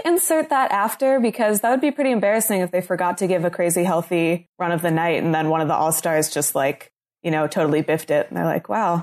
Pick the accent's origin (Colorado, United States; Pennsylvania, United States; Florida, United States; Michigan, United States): Pennsylvania, United States; I started a new job this week at the History Center here in my hometown. So I'm really excited about that. And the Penguins, my hometown's hockey team, are about to take on game 6 of the Stanley Cup.